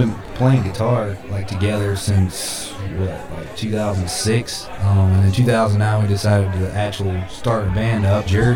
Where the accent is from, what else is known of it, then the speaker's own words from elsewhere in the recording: Winchester, Virginia, United States; We're from Winchester, Virginia.